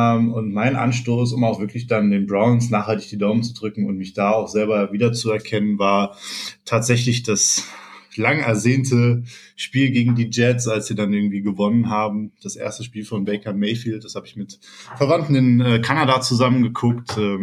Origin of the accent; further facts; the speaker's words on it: Bochum, North Rhine-Westphalia, Germany; ich komme aus Bochum.